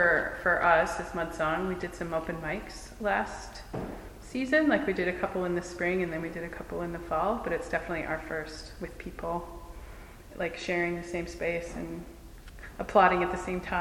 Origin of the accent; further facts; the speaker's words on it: Bemidji, Minnesota, United States; I'm from Bemidji. Well, I've been here for about a decade.